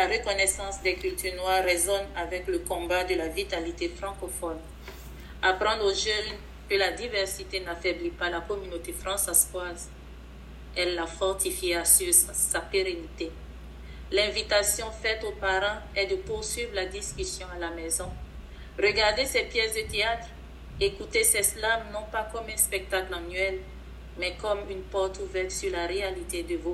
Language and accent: French; Côte d’Ivoire; now in Canada; Moi, je fais partie de l'immigration noire. Je viens de la Côte d'Ivoire et je me retrouve aujourd'hui en Saskatchewan.